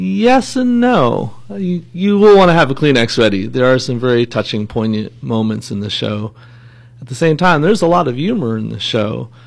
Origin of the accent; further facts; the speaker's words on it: Port Allegheny, Pennsylvania, United States; I'm from Port Allegheny, Pennsylvania.